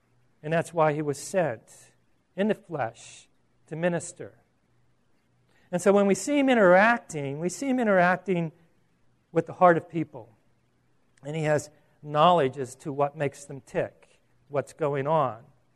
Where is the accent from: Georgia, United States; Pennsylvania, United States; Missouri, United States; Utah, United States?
Pennsylvania, United States; Pittsburgh; Now, I'm from Pittsburgh, and it's a totally different culture out there.